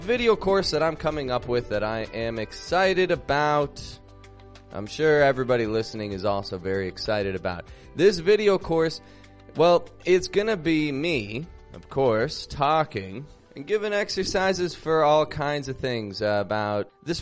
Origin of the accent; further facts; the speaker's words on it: Toronto, Ontario, Canada; I'm from Toronto, Canada.